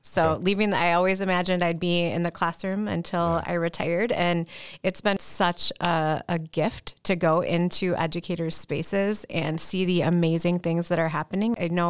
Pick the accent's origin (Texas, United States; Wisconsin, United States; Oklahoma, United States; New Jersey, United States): Wisconsin, United States; Menomonee Falls; also born or lived in Fall River, Wisconsin; Growing up, I was born in Menominee Falls, Wisconsin, and from there, traveled around Wisconsin as my dad's job changed. So I spent a little time in a really small town called Fall River, Wisconsin.